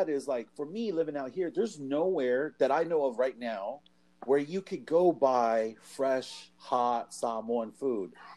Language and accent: English; Spanaway, Washington, United States; also born or lived in Seattle; Like, I grew up in Pierce County. I grew up in Spanaway. I grew up down there, and then I went to UW, and then I lived in Seattle for like the last pretty much 20 years.